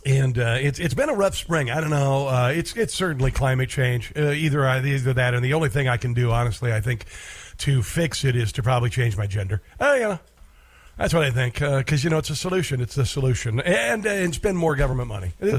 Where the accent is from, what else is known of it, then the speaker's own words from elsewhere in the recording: Iowa, United States; Almost sounded like I was from New York there. I'm from Iowa.